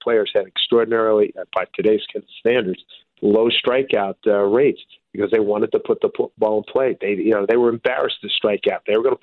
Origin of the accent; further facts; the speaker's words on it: Philadelphia, Pennsylvania, United States; I'm a lot older than you. I grew up in Philly.